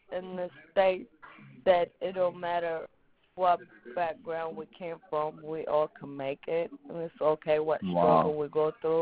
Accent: Ethiopia; now in West Virginia, United States; I'm from Ethiopia and I live in West Virginia

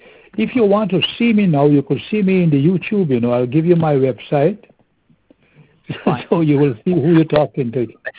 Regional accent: Guyana; I am from Guyana. I'm an Indian guy.

